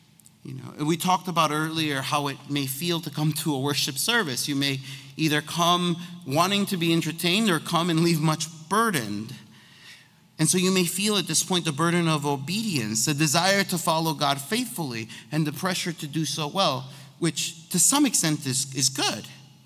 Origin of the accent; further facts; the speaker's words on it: Chicago, Illinois, United States; Because we grew up in Chicago. So what's going on in Chicago in January? It's cold and there's a bunch of snow everywhere.